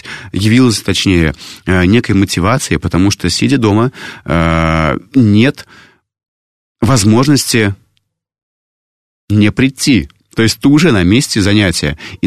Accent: Ulyanovsk, Ulyanovsk Oblast, Russia; now in Moscow, Russia; Я сам приезжий, да, не из Москвы, я приехал из Ульяновска

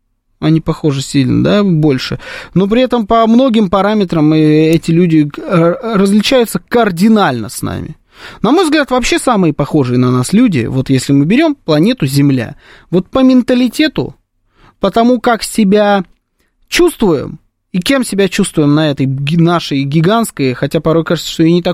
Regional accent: Russia; also born or lived in Uzbekistan; Я татарин, родившийся в Узбекистане, привезенный в 92-м году в Россию родителями татарами, родившимся в России. Я русский, безусловно, да.

